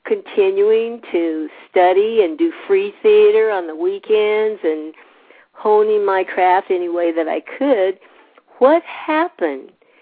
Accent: San Diego, California, United States; I said, you know, I grew up in San Diego. This pace is fast for me.

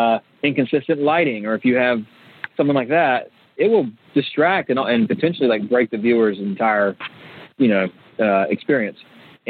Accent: North Carolina, United States; You know, I'm just being honest, like I'm from North Carolina.

